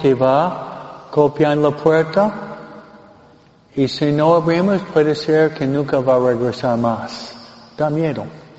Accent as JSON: {"language": "Spanish", "region": "New York", "country": "United States", "said": "Bueno, soy de Nueva York, ¿no?"}